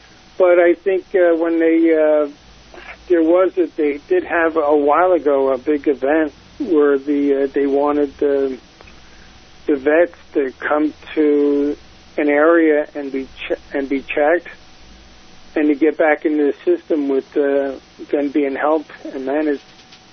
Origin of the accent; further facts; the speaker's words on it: Pennsylvania, United States; now in Salinas, United States; I'm not even from Salinas. I'm from Pennsylvania.